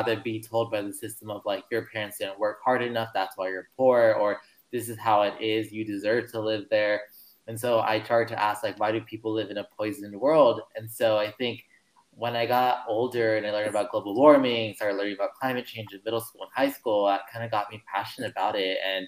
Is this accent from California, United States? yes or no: yes; Los Angeles, California, United States; I grew up in Los Angeles, California, also known as Tongvaland. My parents had immigrated from Mexico to the U.S. in the 1980s to seek this rhetoric of the American dream.